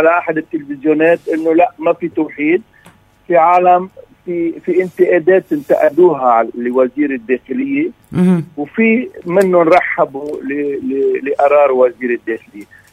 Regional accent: Lebanon; نحن كلبنانيين مش متفقين على الوجود السوري

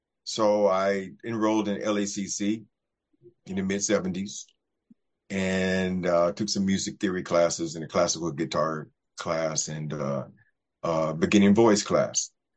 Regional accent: Culver City, California, United States; And I grew up here in Southern California. So we were living in Culver City. We moved to Venice

